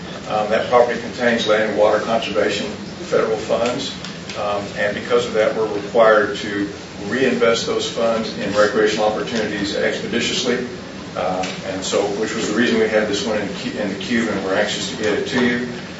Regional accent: Gulf Coast, United States; but I'm from the Gulf Coast, and this looks like a great river to me.

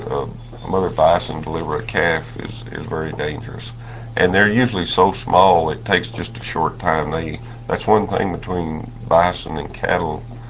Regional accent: Texas, United States; And I grew up here in the Panhandle, and I have a special interest in any kind of plains animals.

